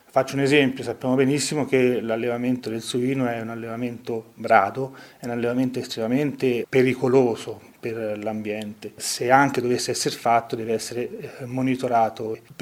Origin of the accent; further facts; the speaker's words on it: Caprese Michelangelo, Tuscany, Italy; born there; io sono di origine, sono nato a Caprese Michelangelo, quindi Alta Val Tiberina